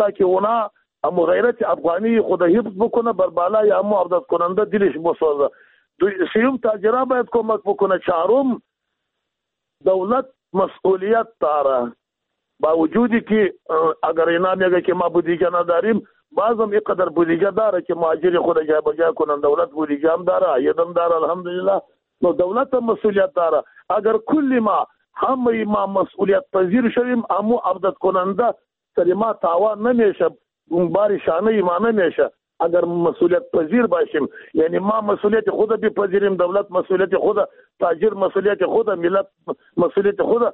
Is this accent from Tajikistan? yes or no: no; Afghanistan; ما مردم افغانستان به هر صورت، خودی ما افغان هستیم، از افغانستان هستیم.